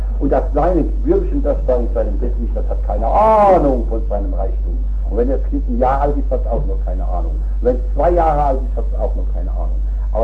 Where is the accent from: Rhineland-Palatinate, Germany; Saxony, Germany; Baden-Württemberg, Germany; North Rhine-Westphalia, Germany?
Rhineland-Palatinate, Germany; dann ging ich hauptsächlich in kleinere Dörfer und auch größere Dörfer in meiner Heimat, in Rheinhessen.